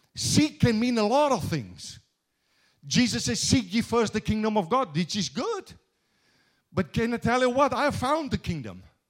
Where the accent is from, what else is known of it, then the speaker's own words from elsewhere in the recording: South Africa; accent: Afrikaans; Did you know with my Afrikaans accent, the first time when a friend of mine talked to me about it